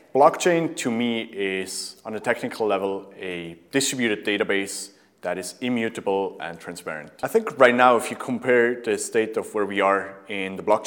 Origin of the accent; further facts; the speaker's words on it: Switzerland; I'm Swiss originally, so I like to be on time and everyone else to be on time. I'm the Swiss person in the office. I was born and raised in Switzerland, stayed there until I was about 18. Still based in Switzerland